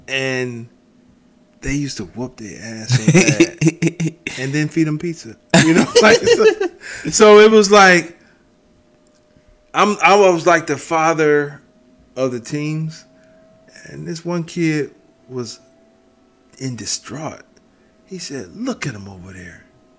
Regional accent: Cleveland, Ohio, United States; Yeah, I'm from Cleveland. So.

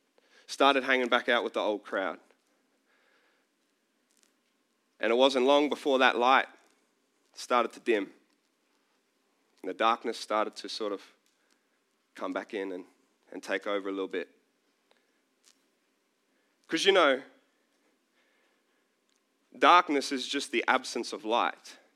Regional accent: Brisbane, Queensland, Australia; It was like Foster, New South Wales, and I'm from Brisbane

